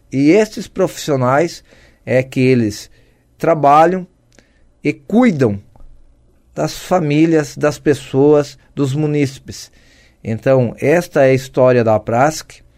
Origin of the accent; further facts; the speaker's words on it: Chapecó, Santa Catarina, Brazil; sou do Oeste, sou de Chapecó